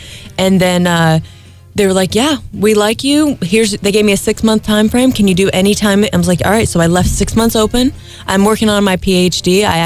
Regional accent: Liberty, Maine, United States; Oh, I was raised a survivalist. I'm originally from Liberty, Maine. I grew up on an island, no running water, electricity.

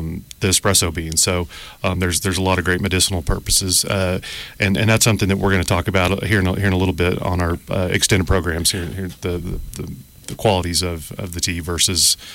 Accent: Amarillo, Texas, United States; now in Santa Fe, United States; We are from Texas originally, mm-hmm. About 3.5 hours away in Amarillo.

